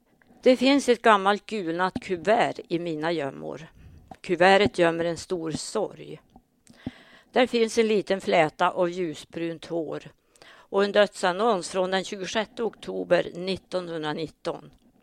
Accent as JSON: {"language": "Swedish", "town": "Skorped", "region": "Västernorrland County", "country": "Sweden", "tie": "born or raised there", "said": "Jag är född i Skorped och har bott där större delen av mitt liv."}